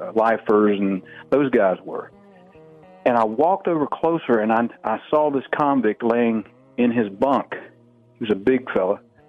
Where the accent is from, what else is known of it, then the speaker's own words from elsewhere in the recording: Kings Mountain, North Carolina, United States; I was born in Kings Mountain, North Carolina. Of course, I grew up in all the counties in the area.